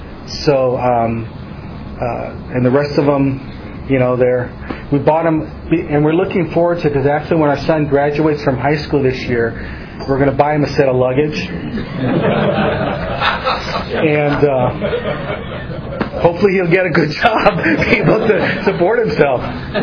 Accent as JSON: {"language": "English", "region": "Hawaii", "country": "United States", "said": "I'm from Hawaii and attended Maile Bible Church."}